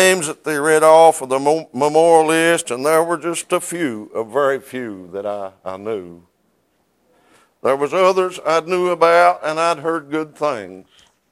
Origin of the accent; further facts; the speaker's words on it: Kentucky, United States; Thought about when I was just a young boy growing up on Caney Creek in Knox County above Alice Lloyd College.